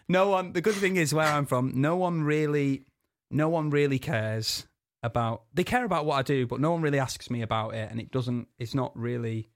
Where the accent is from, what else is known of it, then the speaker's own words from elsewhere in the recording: United Kingdom; My hometown is one of the poorest places in the UK.